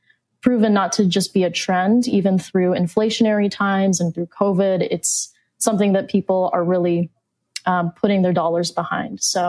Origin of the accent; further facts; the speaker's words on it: Phoenix, Arizona, United States; So I'm from Phoenix, Arizona, and I've always been interested in sustainability and the environmental space.